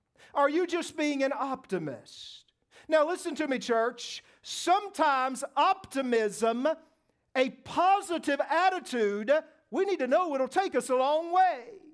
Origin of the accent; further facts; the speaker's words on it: Germany; By growing up in Germany, I became very interested in World War II history, because it was literally everywhere that you looked.